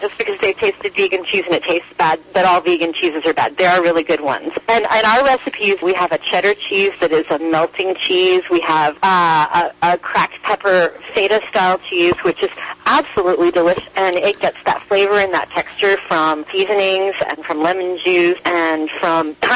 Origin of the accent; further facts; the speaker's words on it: the South, United States; I know I'm from the South, and I'm always going to crave flavor of bacon because that's what I grew up with.